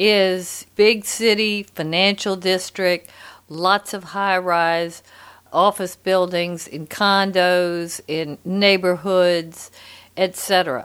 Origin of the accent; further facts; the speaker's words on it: Louisiana, United States; It opened my eyes to there was a world outside of my hometown in Louisiana.